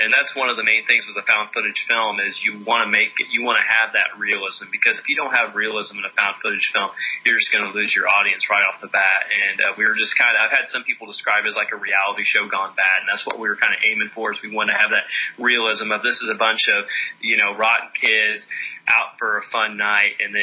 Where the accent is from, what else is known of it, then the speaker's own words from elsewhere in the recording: Sumner, Illinois, United States; because the town that we shot Enlisted Owner in is my hometown of Sumner, Illinois